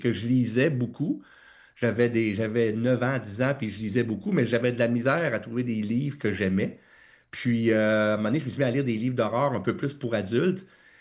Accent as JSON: {"language": "French", "town": "Drummondville", "region": "Quebec", "country": "Canada", "tie": "born or raised there"}